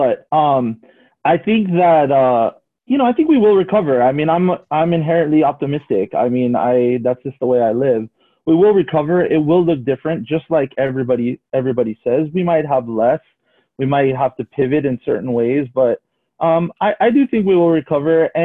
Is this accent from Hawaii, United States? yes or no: yes; Lahaina, Hawaii, United States; I'm born and raised in Lahaina. I grew up right on Front Street on that banyan tree.